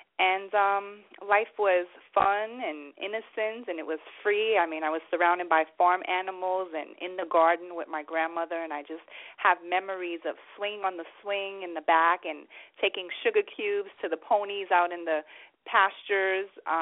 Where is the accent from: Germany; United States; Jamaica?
Germany; Tiefenbach; born there; English is a second language; I was born in 1979 in a small town called Tiefenbach in Germany.